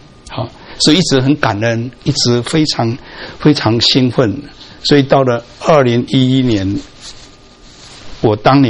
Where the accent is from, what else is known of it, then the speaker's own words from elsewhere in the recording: Taiwan; moved away as an adult; now in United States; 我那年刚好60岁了，想到第一个30年，我在台湾出生长大，不认识神，从来没有听过完备的福音。也没有去过礼拜堂，但是神让我在我31岁在美国信主，把我带到美国